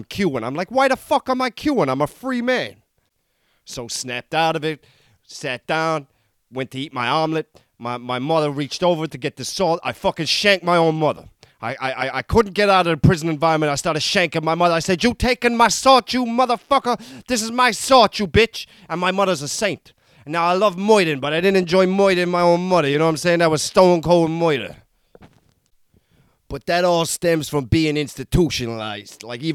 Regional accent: New York City, New York, United States; Yeah, I grew up on the Upper East Side of New York City.

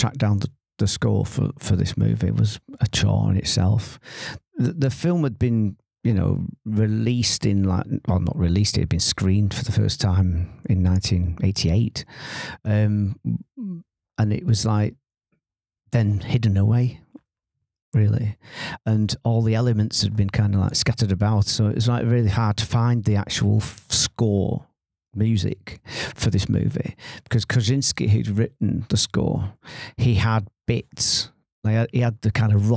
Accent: Manchester, North West England, United Kingdom; when I was growing up in Manchester in the 1960s

